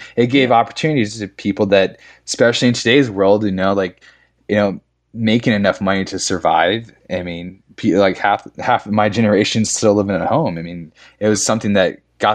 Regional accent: California, United States; our nicknames, me and my friend, cause we're from California

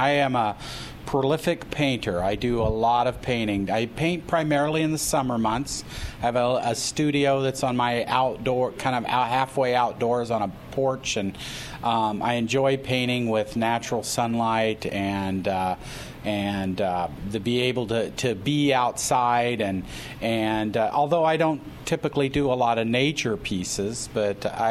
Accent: Knoxville, Iowa, United States; now in Emmitsburg, United States; I live in Emmitsburg, Iowa. And that's about 3 hours away from here. But I was born and raised in Knoxville, graduated from Knoxville High School in 1981.

